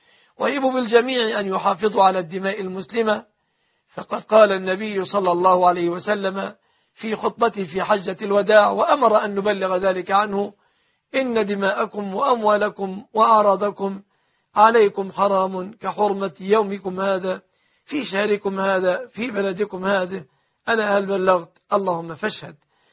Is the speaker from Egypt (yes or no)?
yes; Egypt; أن يحفظ بلادنا مصر وسائر بلاد المسلمين